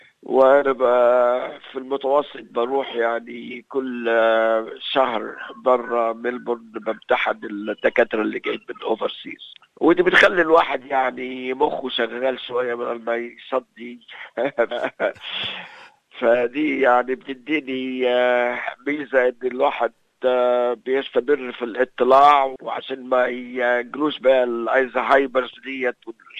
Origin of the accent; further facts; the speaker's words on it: Egypt; now in Australia; عندنا في مصر